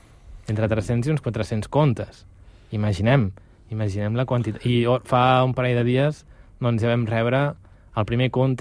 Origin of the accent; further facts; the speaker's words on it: Catalonia, Spain; És important que nosaltres, com a catalans, transmetem també la nostra cultura